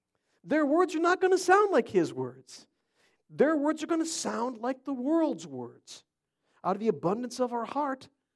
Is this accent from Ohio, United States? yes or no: yes; Cleveland, Ohio, United States; we grew up in Cleveland, and in Cleveland, you say it